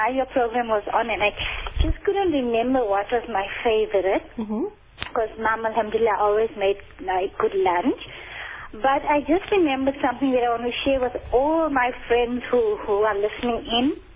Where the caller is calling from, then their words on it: Azadville, Gauteng, South Africa; I'm calling from Azadville.